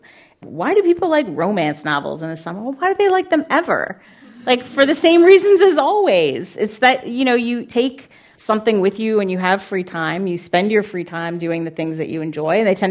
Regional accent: Pennsylvania, United States; You know, I grew up outside Philadelphia where there are seasons

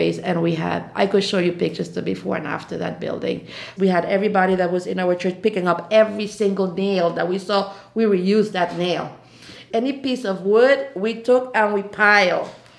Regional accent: St. Croix, U.S. Virgin Islands; now in LaPlace, United States; Me and my husband, we come from St. Croix, Virgin Islands. And God told us in a long time that we were going to leave the island and we were going to start a church.

